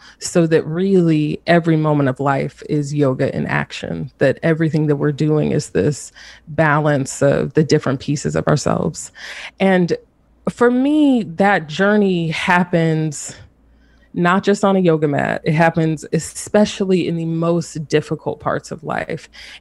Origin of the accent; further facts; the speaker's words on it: the South, United States; So I'm based in North Carolina, and I'm from the South.